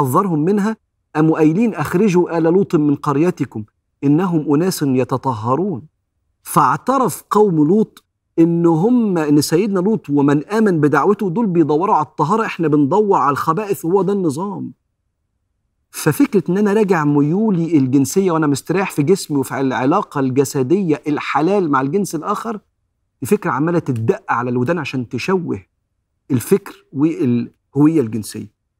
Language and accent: Arabic; Egypt; هويتي إن أنا مسلم، أنا مسلم. هويتي إن أنا مصري، أنا مصري.